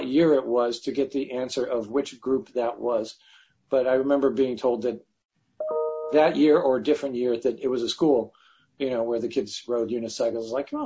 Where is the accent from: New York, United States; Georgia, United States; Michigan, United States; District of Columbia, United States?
Michigan, United States; Detroit; growing up in Detroit, Michigan, my dad is an automotive engineer.